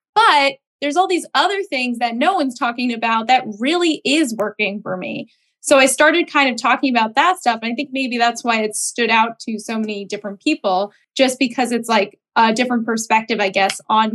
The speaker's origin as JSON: {"language": "English", "town": "Boston", "region": "Massachusetts", "country": "United States", "said": "I run the blog Femtrepreneur.co. I am from Boston, Massachusetts."}